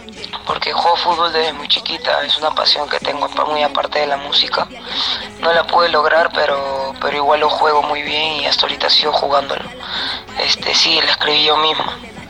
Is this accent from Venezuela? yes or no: no; La Victoria, Lima, Peru; porque todos somos de La Victoria